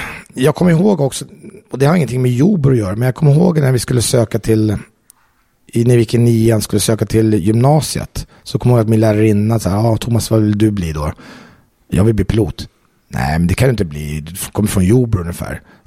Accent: Jordbro, Stockholm County, Sweden; min pappa kom från Estland när han var 5 år gammal, men jag är ju svensk, va. Men jag är uppvuxen i Jordbro.

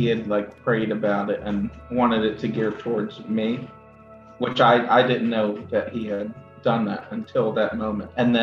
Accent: New Castle, Delaware, United States; from Newcastle, Delaware

